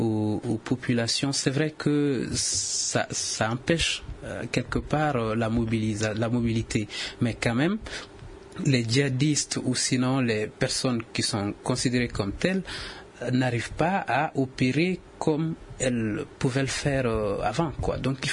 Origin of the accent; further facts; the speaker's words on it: Mopti, Mali; je suis de Mopti